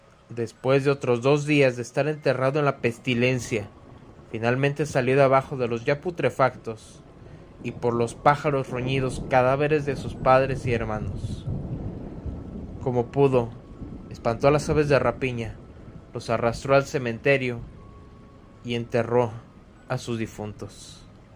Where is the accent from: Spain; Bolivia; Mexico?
Mexico; llevándose consigo un pedazo de nuestra historia como mexicanos